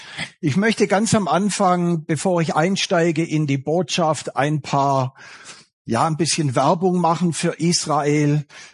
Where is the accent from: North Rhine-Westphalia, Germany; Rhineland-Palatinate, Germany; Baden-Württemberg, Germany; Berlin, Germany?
Baden-Württemberg, Germany; accent: Swabian; Versteht ihr das mit meinem schwäbischen Dialekt?